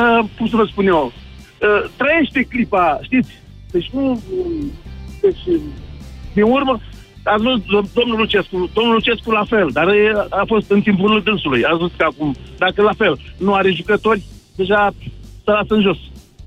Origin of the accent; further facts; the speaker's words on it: Buzău, Buzău County, Romania; și sunt deloc din Buzău.